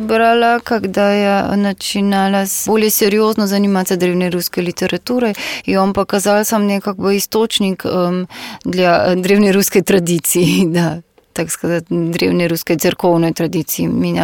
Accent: Slovenia; Russian is a second language; Хотя я была из Словении

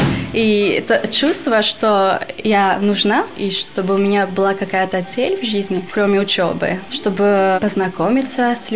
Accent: Albania; Russian is a second language; also born or lived in Belgium; Я иностранка, я из Албании, так что мне тяжело немного.

